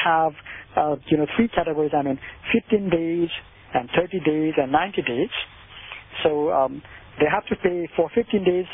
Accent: Nepal; English is a second language; Our currency is called Nepalese rupee, as Indian also called rupee, and our Nepalese rupee.

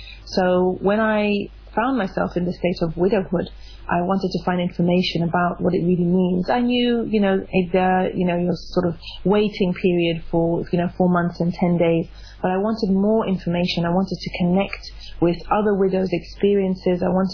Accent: United Kingdom; born there; My parents are from KwaZulu-Natal, and they left South Africa during apartheid, and I was born in the UK.

